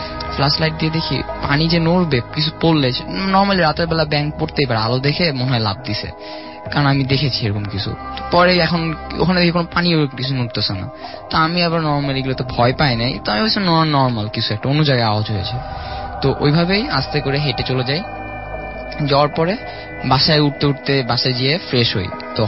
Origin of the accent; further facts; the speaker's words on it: Dhaka, Dhaka Division, Bangladesh; আমি মোহাম্মদপুর থেকে এসেছি।